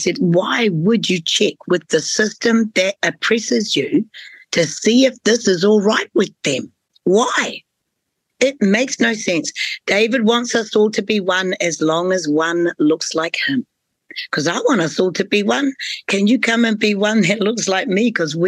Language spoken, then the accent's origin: English; Christchurch, Canterbury, New Zealand; I grew up in Christchurch. I grew up in the heart of white privilege.